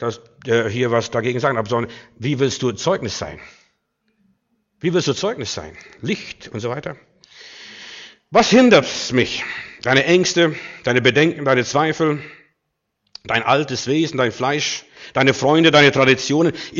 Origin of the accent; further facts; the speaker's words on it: Bavaria, Germany; Wir sind ja in Bayern groß geworden, so ziemlich, also vieles in Bayern erlebt.